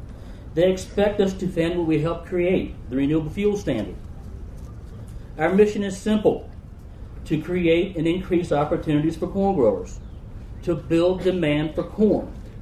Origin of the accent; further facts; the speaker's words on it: Maryland, United States; As most of you know, I'm from Maryland. You know that big corn producer on the East Coast?